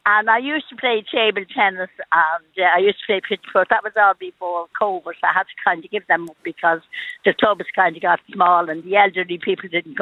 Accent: Dublin, Leinster, Ireland; I'm from Dublin.

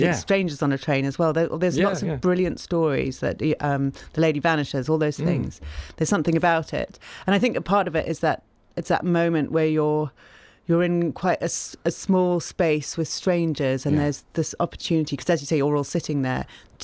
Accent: Zimbabwe; moved away as an adult; now in London, United Kingdom; Originally, I was born in Zimbabwe, and I lived there till I was 17. Then I moved to London, and I've been in London pretty much ever since.

